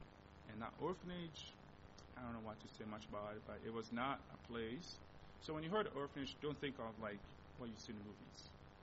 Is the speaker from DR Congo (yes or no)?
yes; DR Congo; first language Lingala; English is a second language; So that's my first language I learned in Democratic Republic of Congo.